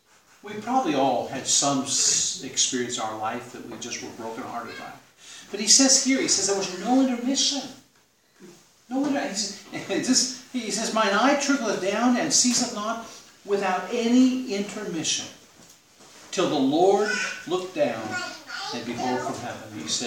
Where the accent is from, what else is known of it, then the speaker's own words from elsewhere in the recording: United States; from my perspective as an American, it breaks my heart the condition of our nation.